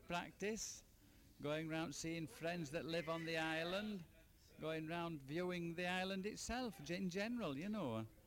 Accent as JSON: {"language": "English", "town": "Halifax", "region": "Yorkshire and the Humber", "country": "United Kingdom", "said": "I'm from Halifax in West Yorkshire."}